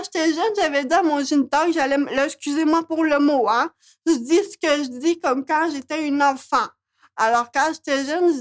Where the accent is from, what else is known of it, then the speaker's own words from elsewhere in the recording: Quebec, Canada; je suis québécoise